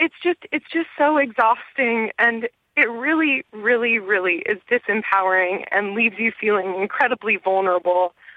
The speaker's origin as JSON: {"language": "English", "region": "West Coast", "country": "United States", "said": "I'm from the West Coast originally, and although this is a problem there, it's not as large of a problem."}